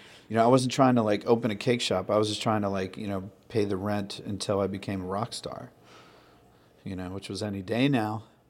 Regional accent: Sandwich, Massachusetts, United States; I grew up on the Cape in Sandwich.

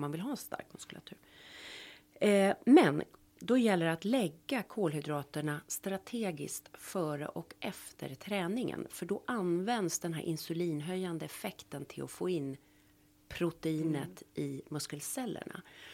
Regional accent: Sweden; Och när jag är uppvuxen som alla svenskar på, liksom, har man inte fått potatis till middagen, då var det ingen middag.

